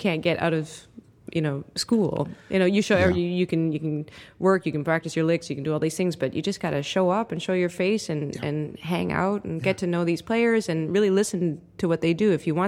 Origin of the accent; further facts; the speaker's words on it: Chilliwack, British Columbia, Canada; now in New York, United States; I'm the only trumpet player in New York from Chilliwack, British Columbia. My hometown, small vibe, is what grounded me in that moment